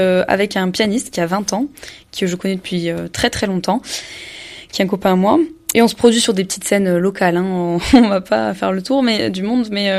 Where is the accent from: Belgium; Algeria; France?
France; Narbonne, Occitanie; Du Languedoc-Roussillon, je viens de Narbonne.